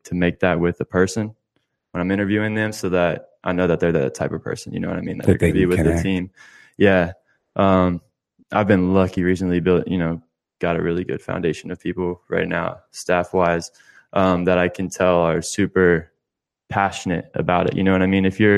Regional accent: Ocoee, Florida, United States; It's small town, you know, my mother was an RN for like 25 years, grew up, I'm from Ocoee.

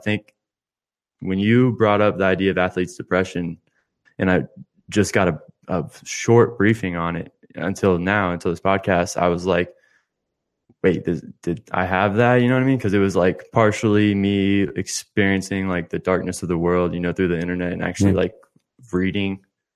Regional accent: Ocoee, Florida, United States; It's small town, you know, my mother was an RN for like 25 years, grew up, I'm from Ocoee.

